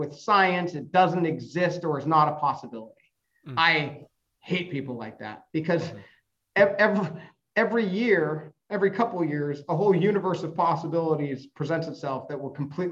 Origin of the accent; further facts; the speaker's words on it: Chico, California, United States; I grew up in Chico. My company was in Chico. You know, my life was basically spent in Chico, which is, you know, 3 hours from the Valley.